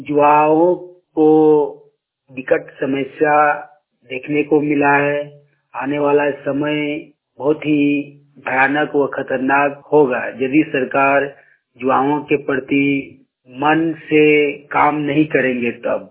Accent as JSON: {"language": "Hindi", "town": "Kasmar", "region": "Jharkhand", "country": "India", "said": "मैं ग्राम कसमार चट्टी, ब्लॉक कसमार, पंचायत कसमार, जिला बोकारो, राज्य झारखंड का निवासी हूँ।"}